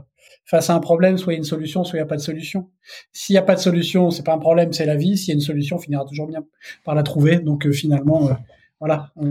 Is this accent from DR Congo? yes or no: no; Paris, Île-de-France, France; Je suis un pur parisien. Né à Paris, vivant à Paris, même si j'ai une famille qui est originaire de l'ouest de la France